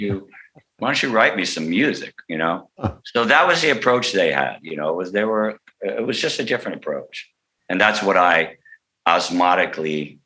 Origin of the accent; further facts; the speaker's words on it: Berkeley, California, United States; also born or lived in Southern US; I grew up in Berkeley from the time I was 9 years old, earlier in the South, but Berkeley, California.